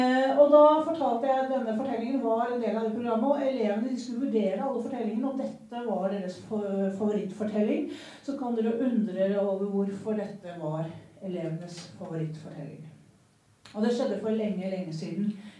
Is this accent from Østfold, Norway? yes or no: yes; Østfold, Norway; Jeg er fra Østfold. Fra Vali, jeg er vant til bare jorda. Fra Bondeborg.